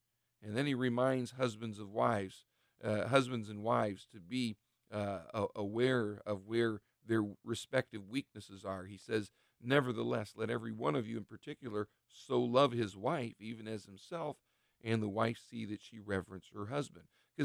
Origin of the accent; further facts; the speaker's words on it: Ohio, United States; one of the reasons I'm a little doubtful here in my home state of Ohio is just up to the north, Cleveland.